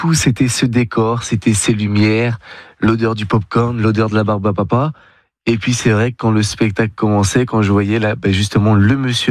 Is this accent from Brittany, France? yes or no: yes; Brittany, France; je suis natif de Bretagne.